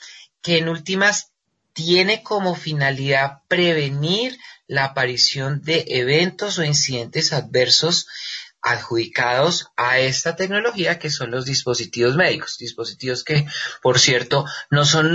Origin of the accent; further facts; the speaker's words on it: Colombia; Yo quise remitirme, dado que soy de Colombia, a la definición que legalmente tenemos en este momento.